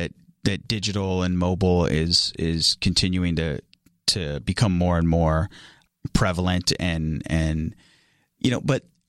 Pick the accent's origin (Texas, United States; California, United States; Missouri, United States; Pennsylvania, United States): California, United States; But, you know, I grew up in the Central Valley, and it was all, like, rhythmic based, you know.